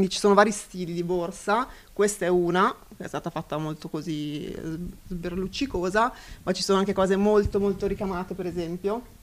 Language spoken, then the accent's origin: Italian; Milan, Lombardy, Italy; Io sono di Giambellino, sì, no